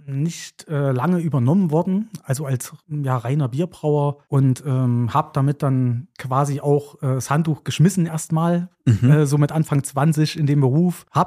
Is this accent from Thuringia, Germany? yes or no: yes; Politz, Thuringia, Germany; da ich aus dem Nachbarort von Bad Köstritz stamme, aus Politz.